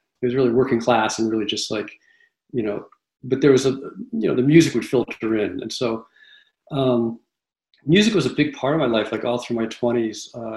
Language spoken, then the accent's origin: English; Massachusetts, United States; I grew up in Massachusetts in a town on the coast, a very beautiful town.